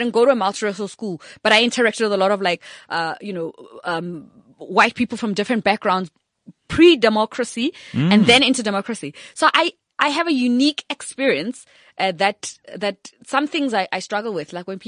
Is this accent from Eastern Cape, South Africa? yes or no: no; Bushbuckridge, Mpumalanga, South Africa; I come from Bushbuck Ridge. By seven, I spoke eight languages.